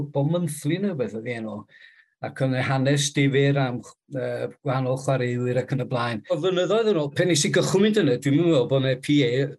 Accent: Glanrafon, Wales, United Kingdom; now in Llanfoged, United Kingdom; Dwi'n byw yn Llanfoged, uwchben Llanrwst. Dwi'n wreiddiol o Glanrafon rhwng Corwen a Bala. Dwi'n gen athro ac erbyn hyn, dwi'n dysgu Cymraeg i oedolion yng Ngogledd Cymru.

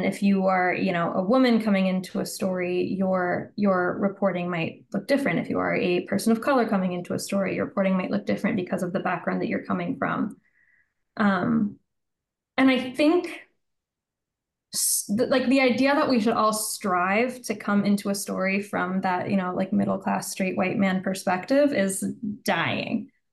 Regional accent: United States; I'm an American, like I'm coming into this from an American's point of view.

